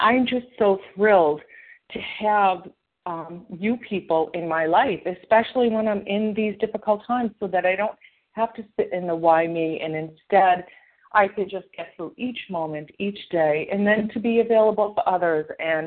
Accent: Massachusetts, United States; I'm from Massachusetts

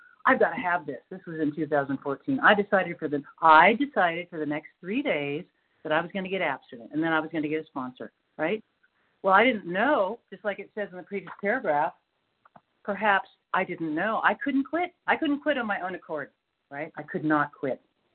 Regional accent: North Carolina, United States; I'm from North Carolina, by the way.

